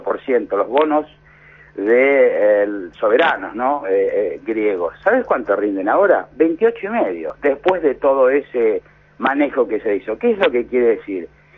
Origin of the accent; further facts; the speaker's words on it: Argentina; como los argentinos en 2000, 2001, 2002, 2003 dependimos nosotros mismos también